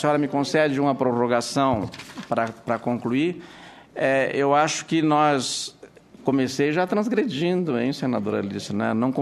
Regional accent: Santa Catarina, Brazil; born there; also born or lived in Rio Grande do Sul / Paraná; Eu sou do Brasil Meridional, sou catarinense de nascimento, vivi muitos anos no Rio Grande do Sul, no Paraná

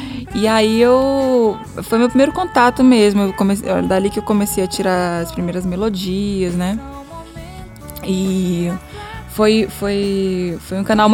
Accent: Maranhão, Brazil; minha infância, eu nasci no Maranhão e foi toda lá, minha infância, adolescência.

